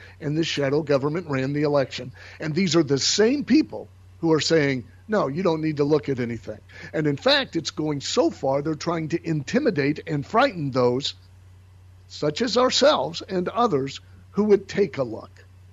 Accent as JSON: {"language": "English", "town": "Kansas City", "region": "Missouri", "country": "United States", "said": "You know, you go back to Kansas City. I'm from Kansas City."}